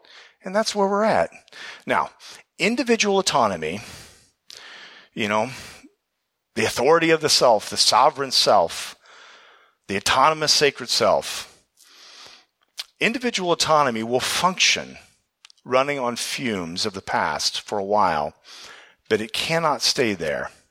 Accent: Ohio, United States; Well, I'm from Ohio, so I'm an Ohio State fan.

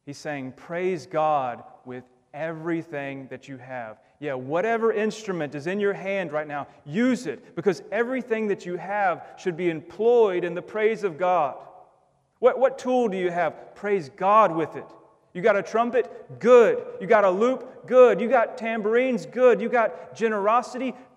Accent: United States; I get it. I am an American.

